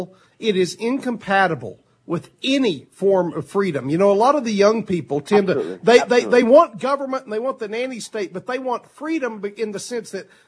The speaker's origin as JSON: {"language": "English", "region": "England", "country": "United Kingdom", "lives_now": "United States", "said": "one of the things being a Brit, I wish you would tell people"}